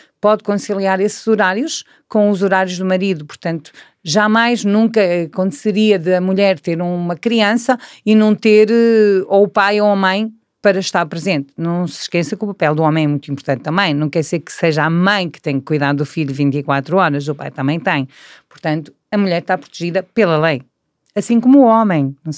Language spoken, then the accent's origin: Portuguese; Portugal; porque eu sou de Portugal.